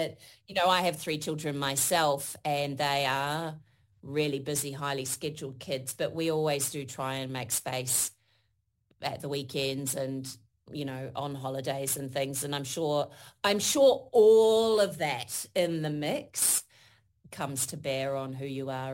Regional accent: Auckland, New Zealand; moved away; I come from New Zealand originally, and I sound like a cliche, but I had sheep growing up.

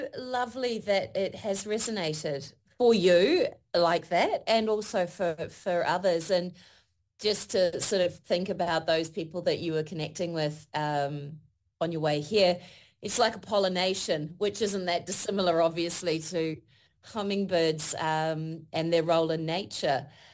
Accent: Auckland, New Zealand; moved away; I come from New Zealand originally, and I sound like a cliche, but I had sheep growing up.

